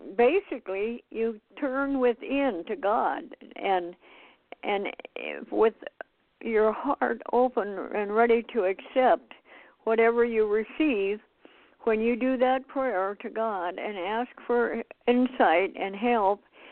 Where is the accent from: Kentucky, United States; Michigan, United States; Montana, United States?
Montana, United States; born there; And I was born in Montana, and it's colder than Finland